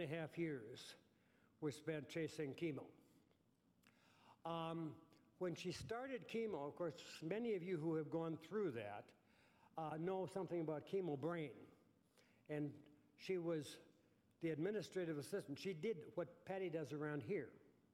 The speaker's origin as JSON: {"language": "English", "town": "Roseau", "region": "Minnesota", "country": "United States", "tie": "born or raised there", "said": "I am, first of all, a Minnesota farm boy, and that will never change. I grew up in Roseau, Minnesota"}